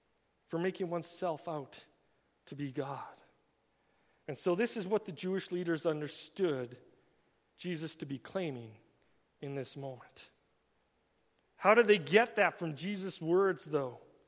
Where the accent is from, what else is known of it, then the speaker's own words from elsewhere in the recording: Canada; we all kind of stood behind that proudly and were like, "Yeah, I am Canadian, right on.